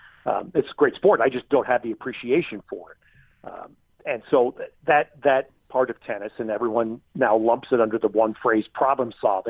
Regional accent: New York, United States; was I grew up in New York. So understandably, in my era, I was a huge boxing fan.

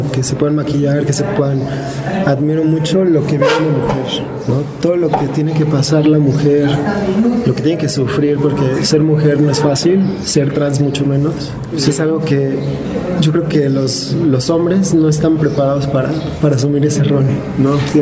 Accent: Mexico City, Mexico; Soy de la Ciudad de México

